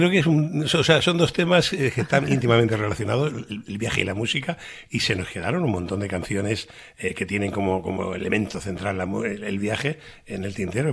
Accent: Region of Murcia, Spain; Aquí en Murcia, en mi tierra, siempre bien con la familia.

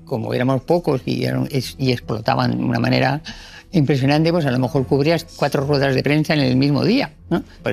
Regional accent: Madrid, Community of Madrid, Spain; born there; Yo nací en Madrid, mi padre era de Úbeda, de Jaén, y mi madre era cubana.

